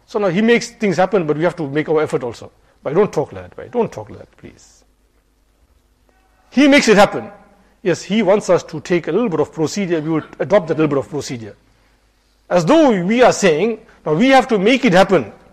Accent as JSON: {"language": "English", "country": "India", "moved": "as an adult", "said": "I remember when I came from India about 31 years ago."}